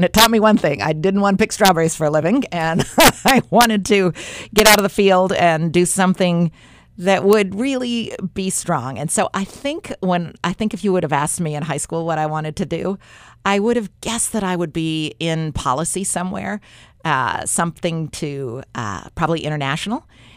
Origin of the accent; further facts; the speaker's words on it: Beaverton, Oregon, United States; I grew up in Beaverton in the 60s and 70s. It was not what it is today. It was pretty rural. We raised chickens in the backyard.